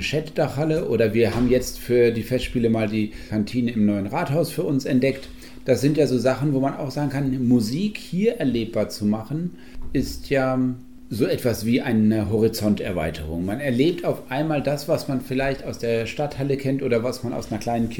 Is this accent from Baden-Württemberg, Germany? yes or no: no; Cologne, North Rhine-Westphalia, Germany; ich komme ja jetzt nochmal aus Köln